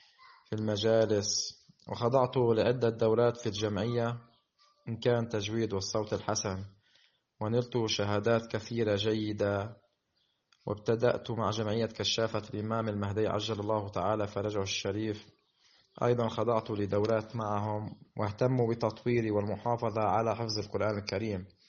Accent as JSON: {"language": "Arabic", "town": "Taraya", "region": "Baalbek-Hermel", "country": "Lebanon", "tie": "born or raised there", "said": "من البقاع طارية. ولدت وترعرعت في بلدتي ودرست حتى الصف التاسع أساسي."}